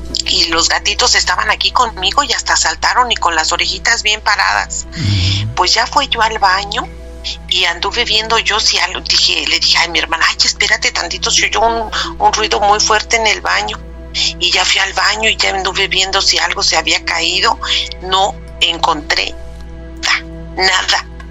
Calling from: Canada; de Canadá, de nuevo

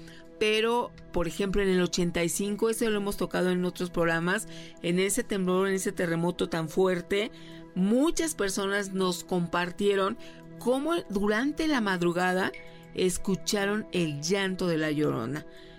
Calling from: Toronto, Ontario, Canada; de Toronto, Canadá. Les mando un fuerte abrazo.

